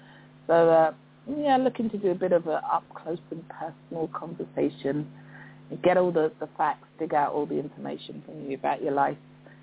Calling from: London, United Kingdom; I'm calling from London, and you are listening to the Six Eyes Radio Show.

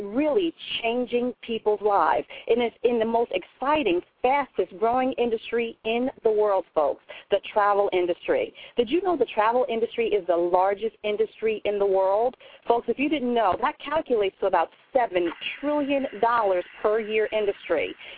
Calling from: New York, United States; Thank you so much, Craig. And … I'm calling in from New York.

